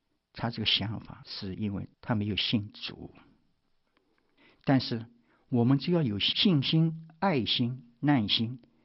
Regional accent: Shanghai, China; now in United States; 1969年抱着淘金梦离开了养育我的故乡上海，经过千辛万苦来到了美国

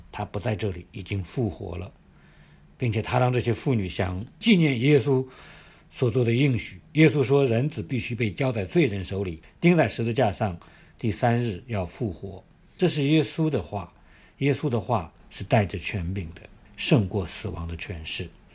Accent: China; 我们中国人常说入土为安

